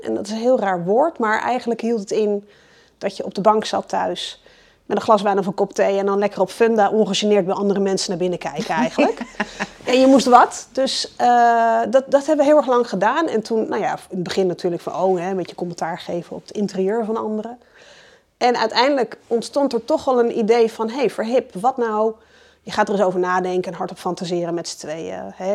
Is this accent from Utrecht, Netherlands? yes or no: yes; Zeist, Utrecht, Netherlands; born there; also born or lived in Schoonhoven / Ridderkerk / England / Amsterdam; now in Zaandam, Netherlands; Ik ben geboren in Zeist. En Schoonhoven gedaan, een tijdje Ridderkerk gewoond. Via Engeland uiteindelijk in Amsterdam terechtgekomen. En via Amsterdam in Zaandam gaan wonen.